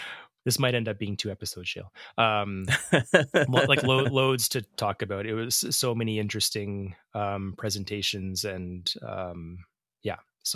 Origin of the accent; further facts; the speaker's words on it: Edmonton, Alberta, Canada; We're two chefs from Edmonton, Alberta, Canada.